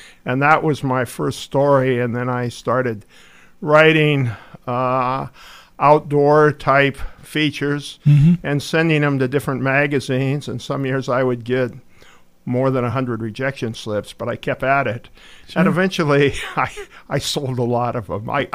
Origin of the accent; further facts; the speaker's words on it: Boone, Iowa, United States; I grew up in Boone, born here, spent most of my life here.